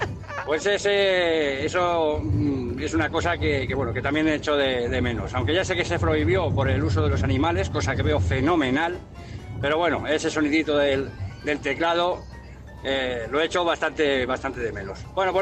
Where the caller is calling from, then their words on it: Madrid, Community of Madrid, Spain; de Madrid. Felices fiestas a todos.